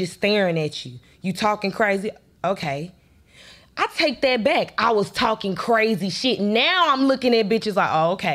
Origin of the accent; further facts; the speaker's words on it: Galveston, Texas, United States; I'm from Galveston.